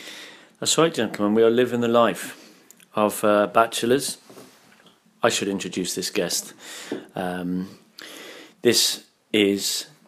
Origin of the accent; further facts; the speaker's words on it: Cardiff, Wales, United Kingdom; But I'm from Cardiff